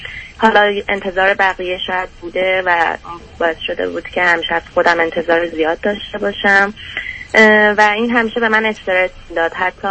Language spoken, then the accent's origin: Persian; Tehran, Tehran Province, Iran; moved away as an adult; now in Orange County, United States; من یه دختر 26 ساله هستم، مجردم و 3 ماه از ایران اومدم آمریکا. فوق لیسانس داشتم ایران و برای درس PhD اومدم.